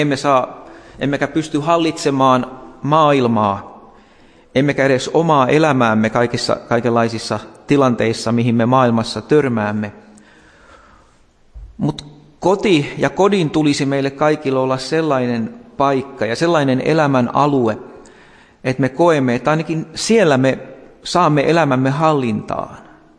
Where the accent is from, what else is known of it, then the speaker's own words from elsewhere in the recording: Forssa, Tavastia Proper, Finland; olen syntyisin Forssasta, olen elänyt tehtaan varjossa lapsuuteni.